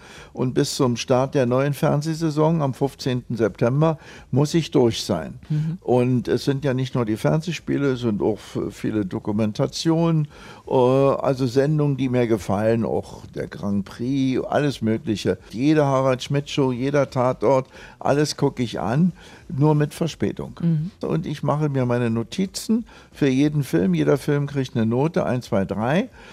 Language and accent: German; Berlin, Germany; ich war immer Berliner, ich bin Berliner, ich bleibe Berliner. Hier bin ich geboren, hier sterbe ich.